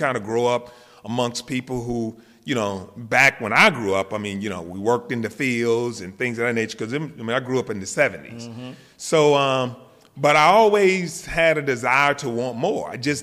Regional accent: South Carolina, United States; I'm just an old country boy, man. I'm originally from South Carolina, a little small town right between Myrtle Beach and Florence, South Carolina.

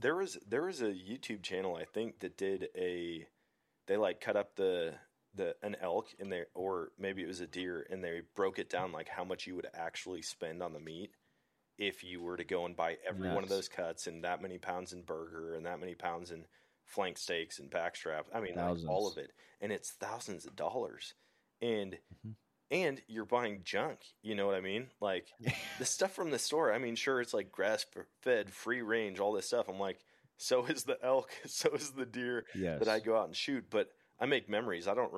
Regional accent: Wisconsin, United States; I went to Wisconsin, went back to my hometown, hunted, dropped the deer off at the processor.

